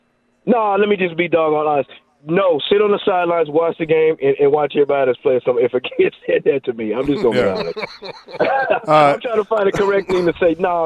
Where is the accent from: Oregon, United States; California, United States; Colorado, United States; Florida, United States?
Colorado, United States; Denver; I mean, I'm from Denver where it'd be 71 day and it'd be a blizzard the next day.